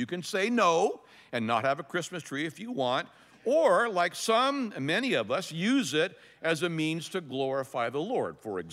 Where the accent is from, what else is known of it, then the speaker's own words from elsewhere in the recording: El Cajon, California, United States; I remember as a kid, I grew up in El Cajon